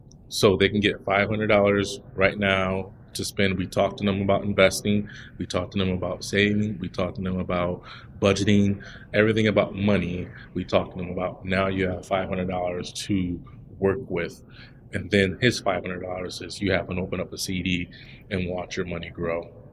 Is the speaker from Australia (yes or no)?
no; Toledo, Ohio, United States; Yeah, so I grew up in the Toledo, Ohio area. I played sports. I was a musician. Lived with my mom and my two other brothers.